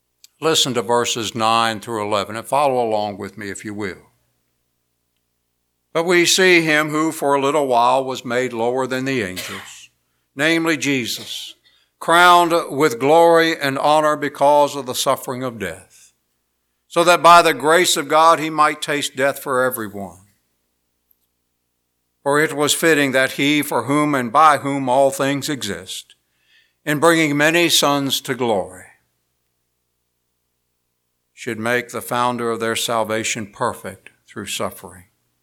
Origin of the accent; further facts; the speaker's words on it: Union Bridge, Maryland, United States; my hometown of Union Bridge, Maryland, there was a little pamphlet I found